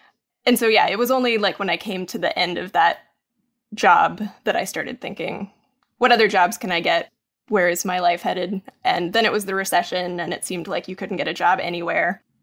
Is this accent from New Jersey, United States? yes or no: no; Maryville, Tennessee, United States; Yeah, Maryville is, it was a much smaller, more rural town when I was a kid.